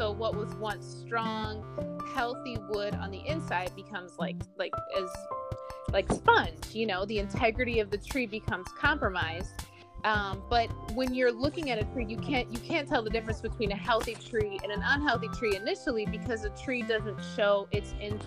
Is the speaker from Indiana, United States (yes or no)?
yes; Indiana, United States; So I grew up in the Midwest, Indiana to be exact